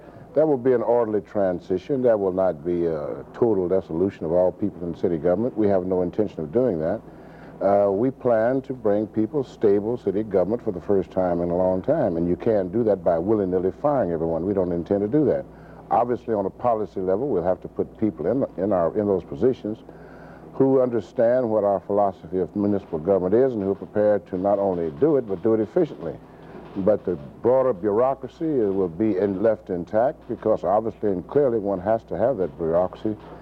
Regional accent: Chicago, Illinois, United States; I was born and raised in Chicago. I know its problem. I know its communities. I know its people.

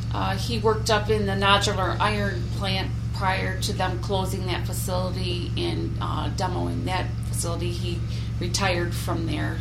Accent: Bay City, Michigan, United States; born there; Originally being from Bay City, I came down to the Lansing area in 1980 to go to school at Michigan State University

